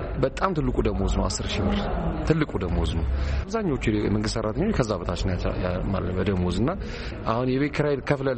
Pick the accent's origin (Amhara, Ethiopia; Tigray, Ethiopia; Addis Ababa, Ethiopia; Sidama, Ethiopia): Addis Ababa, Ethiopia; እኔ ከተማ ነው ያደኩት፣ 4 ኪሎ አካባቢ ነው ያደኩት። ግን አሁን ወጥቼ አያት አካባቢ የሚባል ሰፈር ነው የምኖረው